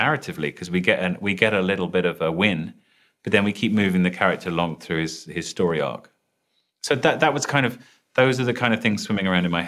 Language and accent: English; London, United Kingdom; I'm British sounding, so I'm from London